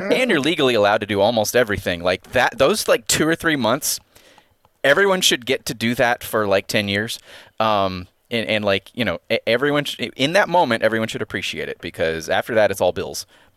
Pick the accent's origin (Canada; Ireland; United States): United States; Atlanta, Georgia; Like, I saw the fucking Olympics get bombed in my hometown by a guy who was mad about abortion.